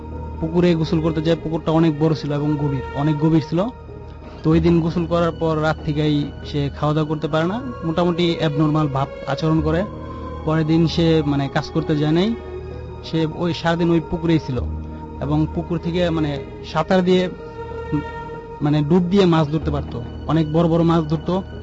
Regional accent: Gazipur, Dhaka Division, Bangladesh; আর আমি এসেছি গাজীপুর থেকে।

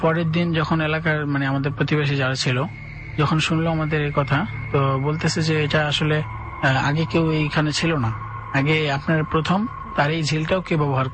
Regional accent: Dhaka, Dhaka Division, Bangladesh; আমি বাসাবো থেকে আসছি, বাসাবো মাদারটেক নন্দীপাড়া থেকে।

